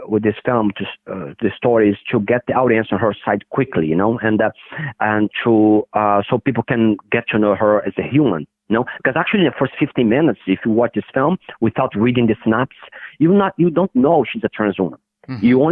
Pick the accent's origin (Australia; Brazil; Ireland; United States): Brazil; So I grew up in Brazil in the 70s, you know, in the 80s